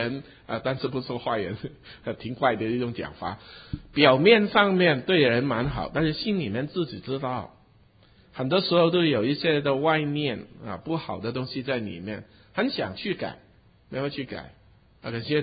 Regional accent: Hong Kong; 在基督徒家庭长大的时候，从小就已经听很多的圣经的事情啊。后来在香港啊，香港的很多的学校也是基督教的，所以我念的小学、我的中学都是基督教的学校

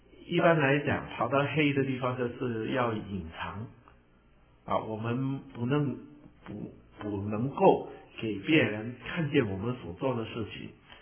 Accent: China; 我们中国人的字很会用的

